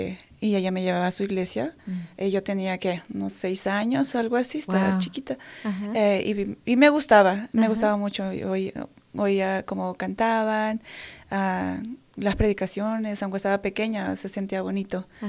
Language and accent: Spanish; Coatepec Harinas, State of Mexico, Mexico; yo soy del Estado de México, de un lugar que se llama Coatepec, Harinas.